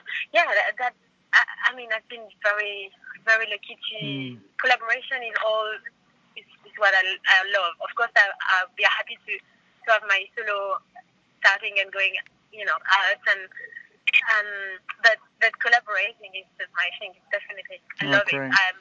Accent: France; English is a second language; Maybe it doesn't say anything, that sound, but for me as French, yes, it does.

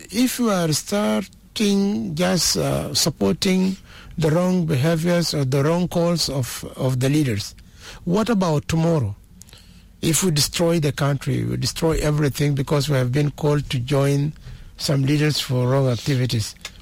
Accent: Western Bahr el Ghazal, South Sudan; I'm from the Western Bargazal.

